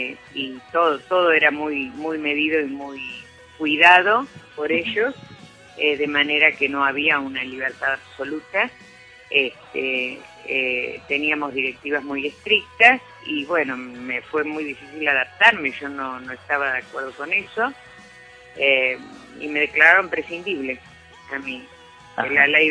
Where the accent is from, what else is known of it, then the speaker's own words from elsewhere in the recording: Mar del Plata, Buenos Aires Province, Argentina; Nací en Buenos Aires y desde los 5 años sí viví en Mar del Plata.